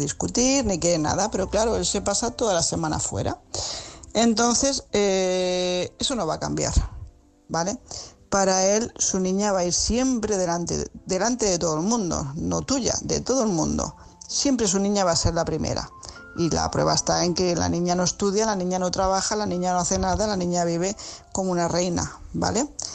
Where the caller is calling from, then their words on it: Tarragona, Catalonia, Spain; corresponsal de Tarragona